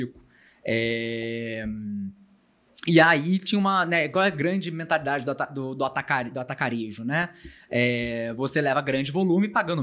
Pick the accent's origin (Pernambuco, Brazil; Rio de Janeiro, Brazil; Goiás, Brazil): Rio de Janeiro, Brazil; moved away as an adult; now in São Paulo, Brazil; eu vim para São Paulo, né? Saí do Rio, fui para São Paulo para fazer publicidade e propaganda, né?